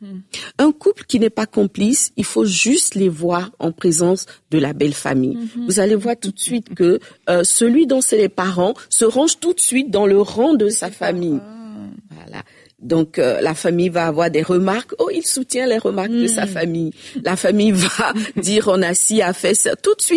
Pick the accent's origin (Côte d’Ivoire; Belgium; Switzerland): Côte d’Ivoire; Abidjan; chez nous à Abidjan, on dit il y a cette manquance